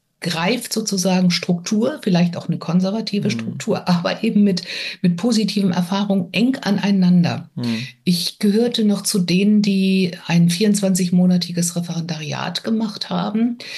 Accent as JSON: {"language": "German", "town": "Bremerhaven", "region": "Bremen", "country": "Germany", "also_born_or_lived": "Marburg / Baden-Württemberg", "said": "ich komme aus dem Bundesland Bremen, total liberal, kein Zentralabitur, dann komme ich auch noch aus Bremerhaven, das war wirklich, war und ist eine schwierige Stadt. Studiert habe ich in Hessen, in Marburg."}